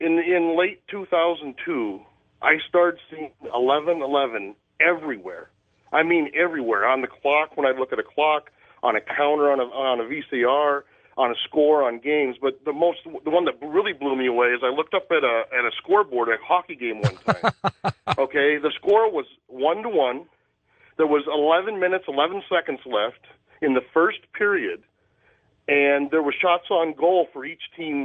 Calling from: Cedar Rapids, Iowa, United States; Cedar Rapids, Iowa.

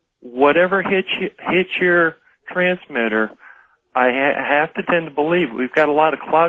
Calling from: Tucson, Arizona, United States; I'm calling from Tucson, Arizona.

